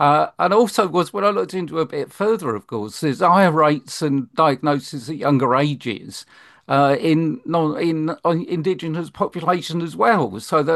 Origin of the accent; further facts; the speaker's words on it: London, United Kingdom; my background, I'm a Londoner, I was born in London, and so my kind of cultural background is all of that.